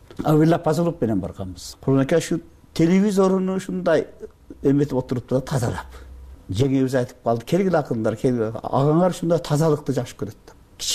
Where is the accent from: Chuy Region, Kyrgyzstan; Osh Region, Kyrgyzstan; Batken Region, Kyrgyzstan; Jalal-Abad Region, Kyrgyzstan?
Batken Region, Kyrgyzstan; Leilek; Мен лейлектемин.